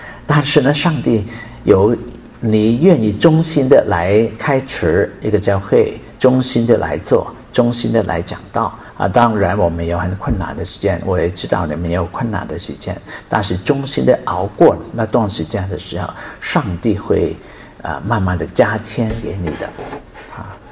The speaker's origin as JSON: {"language": "Chinese", "country": "China", "said": "我们中国人很厉害的哈，就是在任何环境呢都有生存的能力的哈。"}